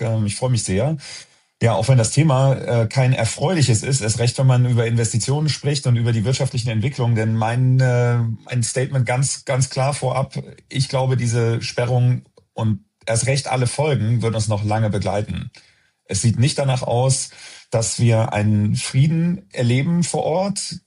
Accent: Cologne, North Rhine-Westphalia, Germany; born there; Ich bin selber gebürtiger Kölner. Meine Familie kommt zwar aus Norddeutschland, aber ich bin erste Generation Kölner

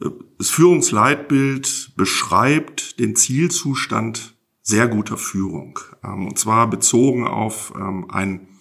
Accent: Essen, North Rhine-Westphalia, Germany; ich bin 58 Jahre alt, geboren und aufgewachsen bin ich in Essen, wohne da auch noch mit meiner Frau

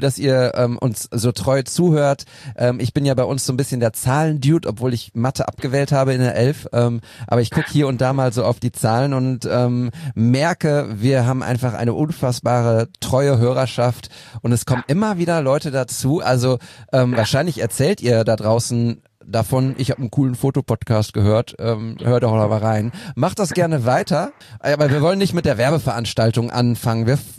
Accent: Münster, North Rhine-Westphalia, Germany; ich komme ja aus Münster gebürtig und dort gibt's den Send

